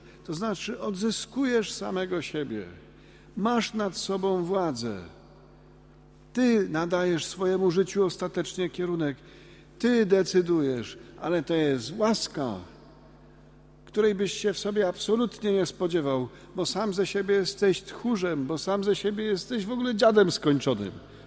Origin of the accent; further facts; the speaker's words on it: Podhale, Poland; accent: Goral; jak mówimy po góralsku, hebotał